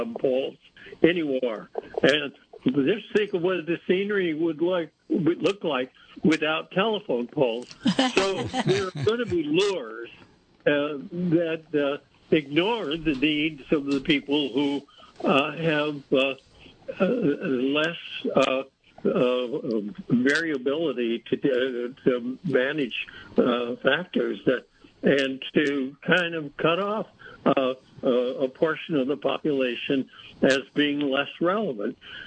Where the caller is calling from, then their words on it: Philo, California, United States; I'm from Philo, California